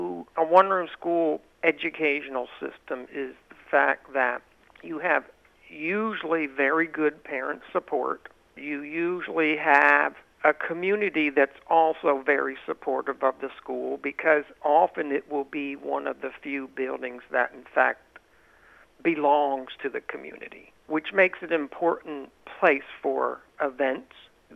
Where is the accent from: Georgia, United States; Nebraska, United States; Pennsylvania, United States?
Pennsylvania, United States; I am originally from Pennsylvania, the section of the state called Pennsylvania Dutch Country, which has a large German population, and that includes both Amish, Mennonite, Lutherans, etc.